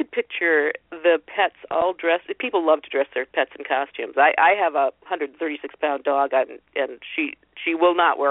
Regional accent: Ohio, United States; And I was born and raised in Ohio, so I'm yay, Ohio.

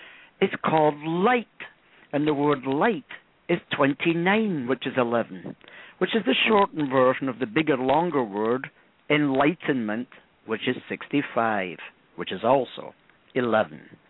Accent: England, United Kingdom; born there; accent: Scottish; moved away as an adult; Even though I was born in England, it's kind of difficult, you know, when you cross the U.S. border and the passport says England and the guy says, but you're speaking Scottish. So I was born of mixed parents, one English parent, one Scottish parent.

